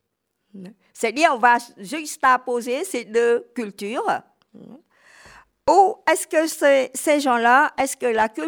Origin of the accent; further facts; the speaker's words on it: France; car les autres sont là, chez nous, en France.